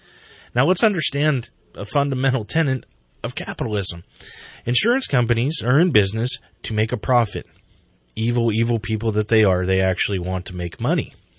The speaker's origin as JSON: {"language": "English", "country": "United States", "said": "the answer you're going to get is I'm an American."}